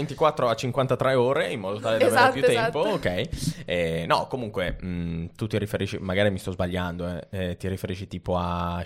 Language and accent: Italian; Parma, Emilia-Romagna, Italy; Siamo di Parma